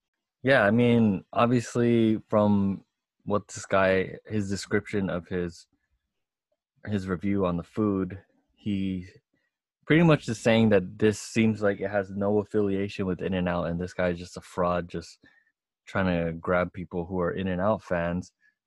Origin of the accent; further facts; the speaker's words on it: West Coast, United States; But with me, like, you know, I'm from the West Coast, and I like Shake Shack more than In-N-Out.